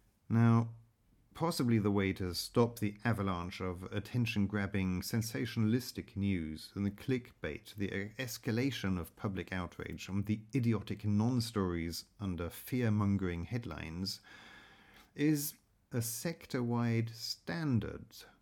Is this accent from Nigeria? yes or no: no; England, United Kingdom; Now, when I was growing up in England